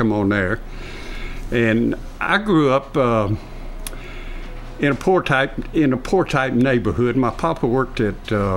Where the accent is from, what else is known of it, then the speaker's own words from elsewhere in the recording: Columbus, Georgia, United States; Columbus, Georgia.